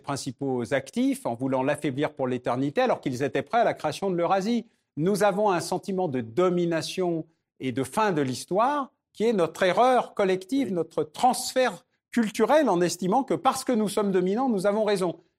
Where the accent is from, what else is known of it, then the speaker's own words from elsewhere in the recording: France; Vous êtes français, je suis français